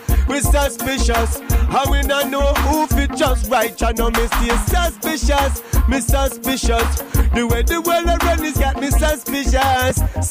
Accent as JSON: {"language": "English", "town": "Ipswich", "region": "East of England", "country": "United Kingdom", "tie": "born or raised there", "said": "When I was growing up in Ipswich"}